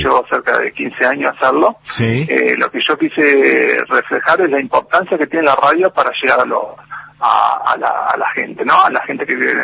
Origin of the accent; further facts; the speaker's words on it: Entre Ríos, Argentina; born there; also born or lived in Santa Fe; now in Bariloche, Argentina; Yo nací en Entre Ríos, en Masa del Vaso. Sí, me fui a vivir a Santa Fe